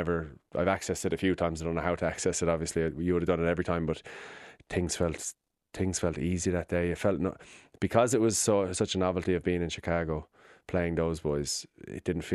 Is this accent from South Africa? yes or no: no; Ireland; And I suppose that's weird saying it as an Irish rugby or sports.